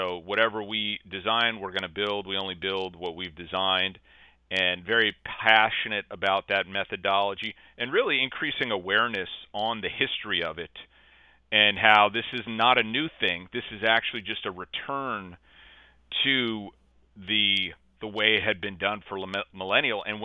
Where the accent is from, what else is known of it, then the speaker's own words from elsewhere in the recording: Connecticut, United States; I had really just been to where I grew up in Connecticut, United States.